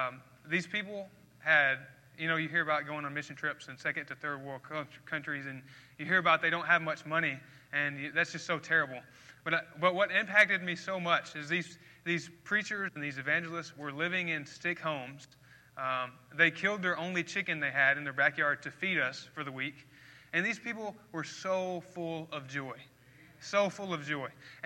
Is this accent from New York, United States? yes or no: no; Bismarck, Arkansas, United States; I grew up in Arkansas, near Hot Springs, Bismarck, Arkansas, very small town, in a missionary Baptist church.